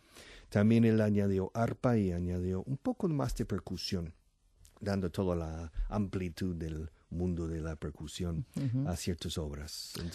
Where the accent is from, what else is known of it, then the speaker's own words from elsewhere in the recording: Oklahoma, United States; Spanish is a second language; also born or lived in Texas; now in Spain; Yo soy de Texas y de Oklahoma. Entonces, en Oklahoma yo recibí seis años de español